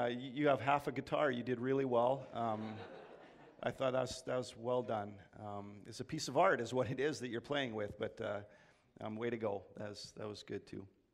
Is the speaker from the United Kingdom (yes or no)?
no; Battleford, Saskatchewan, Canada; I grew up in Battleford on a farm there